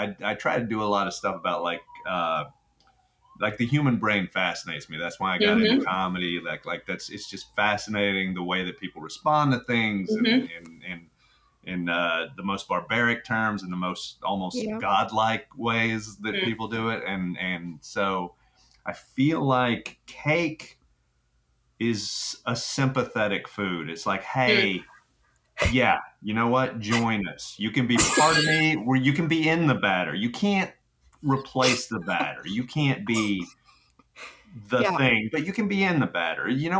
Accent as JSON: {"language": "English", "region": "Texas", "country": "United States", "tie": "born or raised there", "said": "I grew up in Texas, all right? And so we, man, my grandma had pecan trees."}